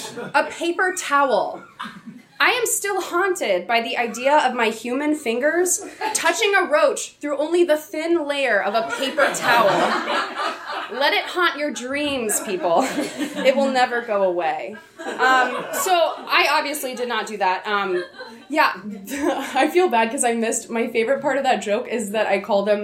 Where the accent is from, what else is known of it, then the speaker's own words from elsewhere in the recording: Atlanta, Georgia, United States; I grew up in Atlanta, Georgia, which is the kind of warm, humid environment where palmetto bugs